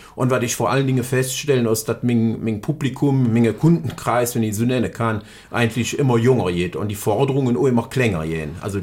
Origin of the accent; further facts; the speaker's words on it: Rhineland, Germany; Ich bin 41 Jahre alt und ich stamme aus Rheinland.